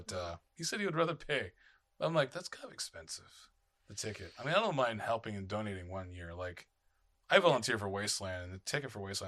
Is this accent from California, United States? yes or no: yes; Chula Vista, California, United States; we grew up in Chula Vista together.